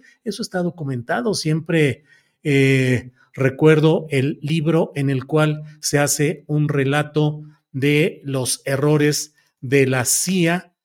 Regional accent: Mexico; born there; Hasta Gómez Palacio, que es parte de la Laguna, donde yo nací, la Laguna, Torreón, Gómez Palacio, Lerdo, Francisco y Madero

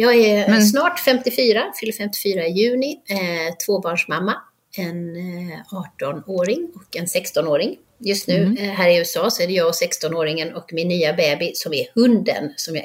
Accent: Halmstad, Halland County, Sweden; Jag är uppvuxen i Halmstad, så de flyttade ut till något som heter Frösakull ute vid havet.

